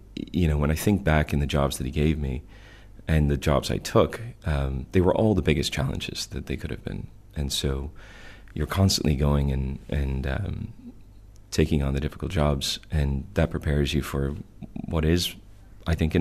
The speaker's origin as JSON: {"language": "English", "region": "Kentucky", "country": "United States", "tie": "born or raised there", "said": "And so I would say I grew up in Kentucky in an Irish home."}